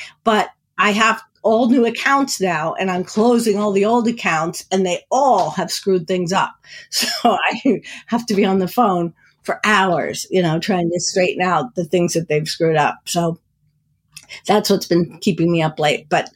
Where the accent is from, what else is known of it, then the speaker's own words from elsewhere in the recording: New Jersey, United States; I grew up in New Jersey. Yeah, I know it well.